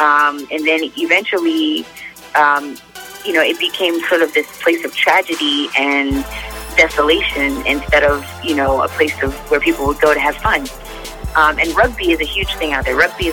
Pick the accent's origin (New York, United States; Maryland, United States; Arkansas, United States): New York, United States; Brooklyn; I'm from Brooklyn, New York. What the heck, you know?